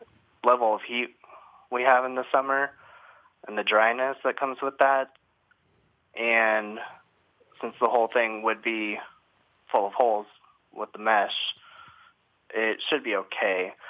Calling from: Phoenix, Arizona, United States; I'm calling from Phoenix.

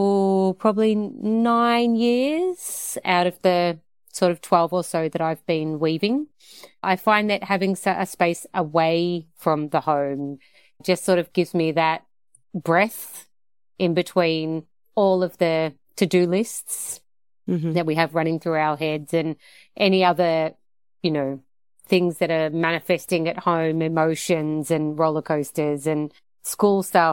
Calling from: Melbourne, Victoria, Australia; I'm calling you from Melbourne, Australia, from my home.

